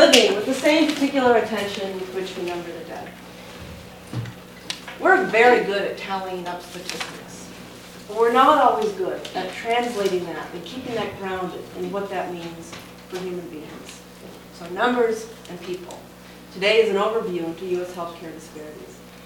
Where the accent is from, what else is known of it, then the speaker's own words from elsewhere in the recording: Midwest, United States; Also, I'm a white person, I'm Lutheran, growing up in the Midwest, and I really think that we haven't fully addressed racism.